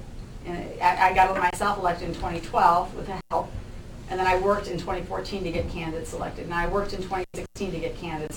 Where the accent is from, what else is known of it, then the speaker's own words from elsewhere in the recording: Vermillion, South Dakota, United States; I grew up in South Dakota, a small town called Vermilion, population 5,000 when I was there. Maybe it's 10,000 now. Home of the University of South Dakota, and you know, it's a farming community.